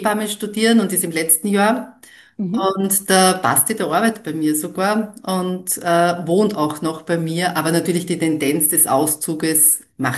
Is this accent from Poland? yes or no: no; Vienna, Austria; Nein, ich bin schon Wienerin im Ursprung, lebe aber schon seit 24 Jahren in Niederösterreich und es ist so circa 50 Kilometer weit weg von Wien.